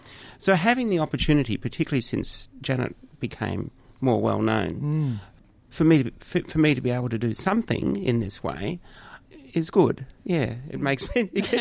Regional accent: Brighton, South East England, United Kingdom; East Brighton. Probably broadly similar.

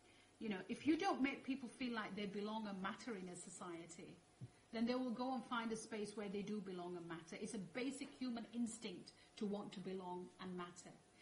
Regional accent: Dewsbury, Yorkshire and the Humber, United Kingdom; my growing up in Savilltown, which is like heart of Dewsbury, where there's a very large Asian community. And when we were growing up, we had English neighbours on either side.

